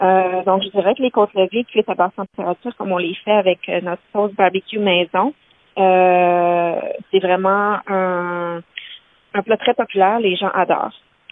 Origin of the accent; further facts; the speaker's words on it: Montreal, Quebec, Canada; now in Australia; C'est comment j'ai grandi à Montréal.